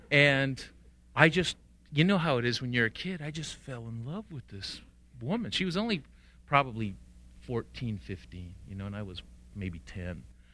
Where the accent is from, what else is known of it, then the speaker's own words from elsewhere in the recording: San Diego, California, United States; also born or lived in Tijuana; I was born in Tijuana, and I was raised in Barrio Logan in San Diego.